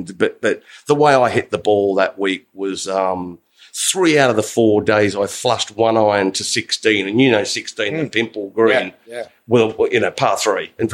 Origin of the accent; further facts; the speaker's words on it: Sydney, New South Wales, Australia; I grew up in Sydney's one of the windiest cities in the whole world